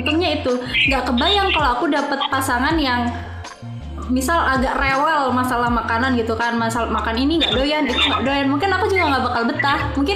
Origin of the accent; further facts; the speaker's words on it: Java, Indonesia; Kan aku dari lahir sampai besar di Jawa. Terus penempatan di tempat yang jauh dari Jawa gitu kan.